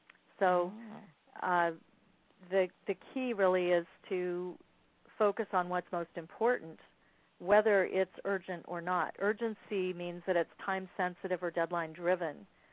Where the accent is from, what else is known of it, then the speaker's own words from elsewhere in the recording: Kansas City, United States; born there; I've never actually worked on a farm, but I was born in Kansas City